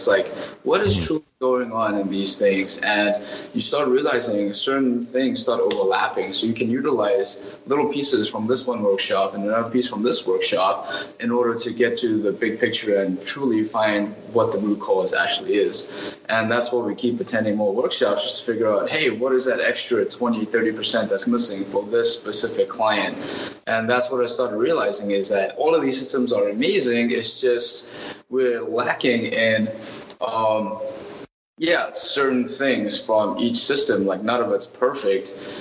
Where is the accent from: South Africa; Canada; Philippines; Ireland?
South Africa; now in United States; I'm from South Africa, born and raised. Moved to the U.S. about 6 years ago now.